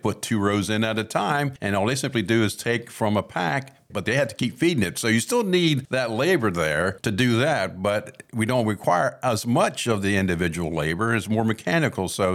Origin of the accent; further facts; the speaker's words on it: United States; I'm from Carroll County, and we notice the number of farms have decreased